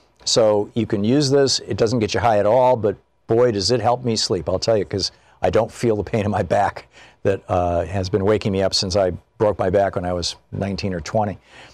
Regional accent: Michigan, United States; You know, I grew up in Michigan.

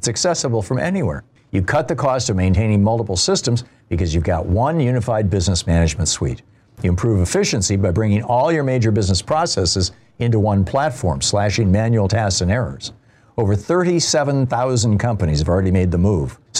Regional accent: Michigan, United States; I grew up in Michigan, and in the early 70s, we had an herbal tea company

